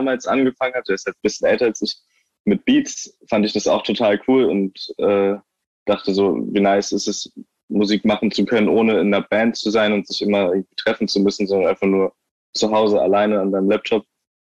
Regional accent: Eckernförde, Schleswig-Holstein, Germany; wenn jemand mich fragt, woher kommst du, sage ich aus Eckernförde.

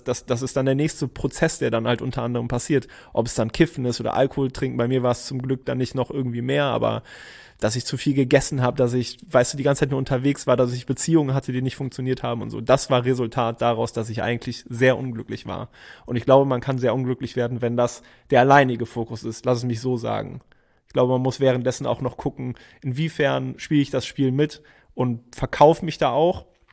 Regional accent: Hennef, North Rhine-Westphalia, Germany; born or raised there

